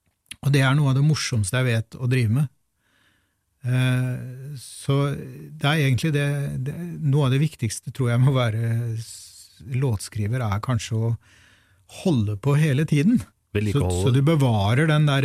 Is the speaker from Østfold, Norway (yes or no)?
yes; Fredrikstad, Østfold, Norway; jeg I sin tid ble født og vokste opp I Fredrikstad, I nærheten av Gamlebyen